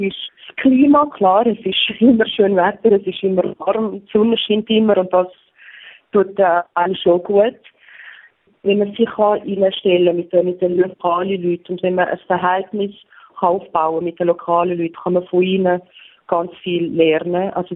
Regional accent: Switzerland; moved away as an adult; also born or lived in Scotland / Dubai; now in Africa; Die Schweiz ist meine Heimat. Ich werde die Schweiz nie vergessen. Die Schweiz ist wo meine Familie ist, wo meine Freunde sind.

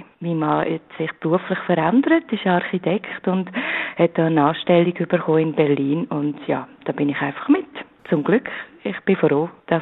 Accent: Switzerland; also mir ist als Schweizer herzlich willkommen in dieser Stadt.

